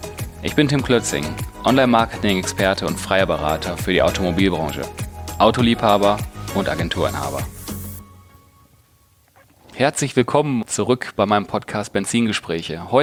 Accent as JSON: {"language": "German", "town": "Wolfenbüttel", "region": "Lower Saxony", "country": "Germany", "tie": "born there", "said": "Gebürtig aus Wolfenbüttel bei Braunschweig."}